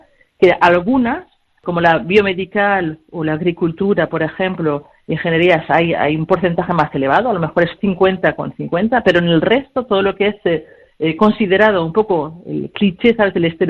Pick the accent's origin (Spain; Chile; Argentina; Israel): Spain; now in France; Soy española y soy actualmente directora de operaciones de una empresa, de un editor de software aquí en Francia